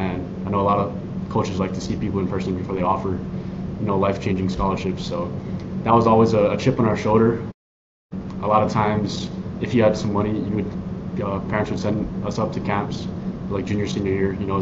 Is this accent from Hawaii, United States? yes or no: yes; Hawaii, United States; Like you said, I'm from Hawaii, born and raised local boy from the islands.